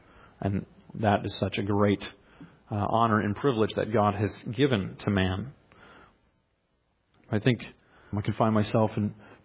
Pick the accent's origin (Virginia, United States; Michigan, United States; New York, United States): Michigan, United States; I'm from Michigan, and we don't have anthills as big as you have them down here.